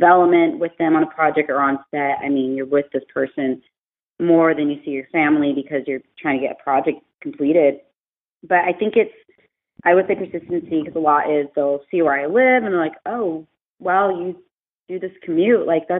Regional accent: Walnut, California, United States; I grew up in Inland Empire, which is like 20, 30 miles out from Los Angeles County. I grew up in a little city called Walnut, California

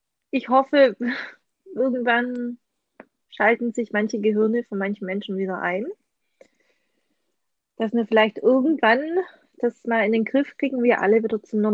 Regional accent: Baden-Württemberg, Germany; Und jeder, wo mal hier bei uns im Schwabenland ist, sollte da eigentlich vorbeischauen.

